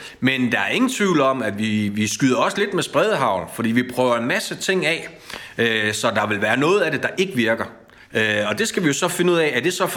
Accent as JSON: {"language": "Danish", "town": "Vejle", "region": "Region of Southern Denmark", "country": "Denmark", "tie": "born or raised there", "also_born_or_lived": "Kolding", "said": "Altså, jeg er født i Kolding. Jeg er opvokset i Vejle. Jeg har arbejdet rigtig mange år i Billund"}